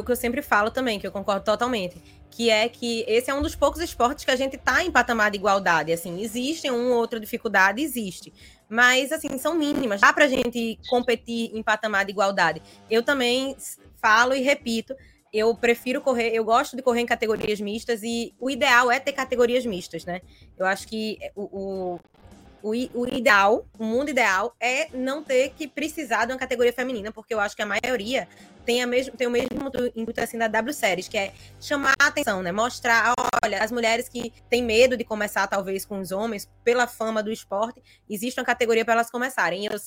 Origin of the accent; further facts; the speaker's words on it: Recife, Pernambuco, Brazil; eu sou de Recife